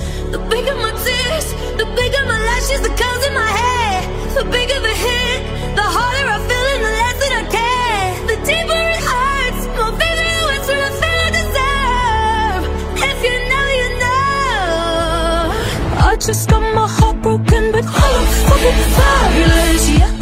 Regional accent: Bangladesh; Italian is a second language; Vengo dal Bangladesh.

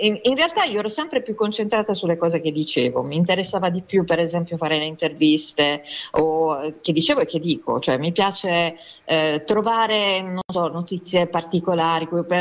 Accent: Bari, Apulia, Italy; born there; now in Giovinazzo, Italy; Io sono nata a Bari, però non vivo a Bari, vivo a qualche chilometro a nord di Bari, in un piccolo paese sulla costa che si chiama Giovinazzo

